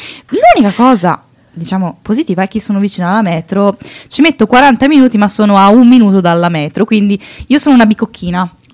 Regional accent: Rovereto, Trentino-Alto Adige, Italy; Ad esempio io vengo

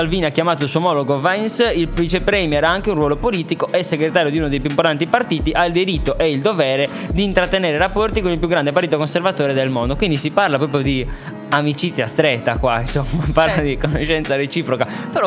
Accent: Sardinia, Italy; Perché io essendo sardo, insomma, tu sei in vacanza, sei con i tuoi amici sardi

